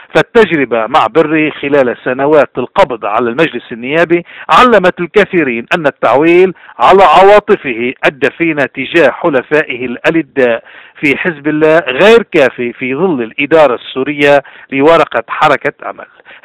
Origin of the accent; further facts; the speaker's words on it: Lebanon; نحنا راجدين كلبنانيين